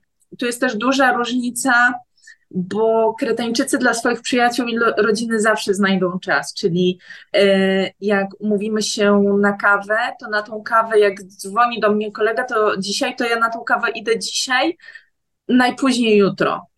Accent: Warsaw, Masovian Voivodeship, Poland

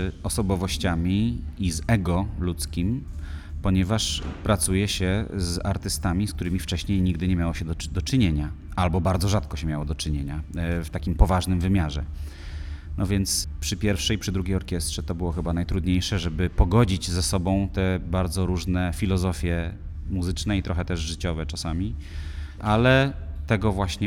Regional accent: Mrągowo, Warmian-Masurian Voivodeship, Poland; Jestem z Mrągowa generalnie, pochodzę z Mrągowa, w związku z czym czuję się tutaj jak w domu.

